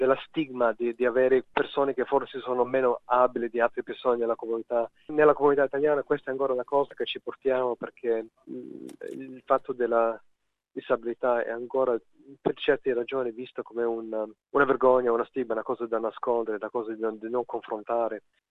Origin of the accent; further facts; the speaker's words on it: Sydney, New South Wales, Australia; Sono nato a Sydney, sono cresciuto a Sydney, sono nato in una famiglia molto molto italiana